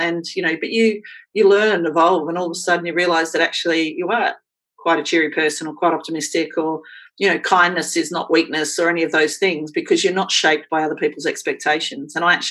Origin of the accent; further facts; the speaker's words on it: Queensland, Australia; born there; I was born in Queensland.